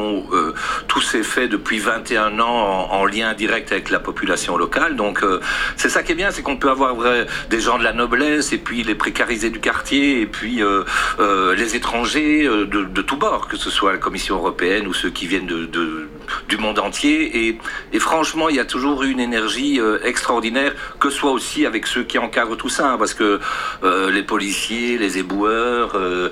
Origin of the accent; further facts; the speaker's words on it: Brussels, Brussels-Capital Region, Belgium; born there; Moi, je suis né à Bruxelles, j'ai un grand-père qui venait de Malines et un autre de Liège.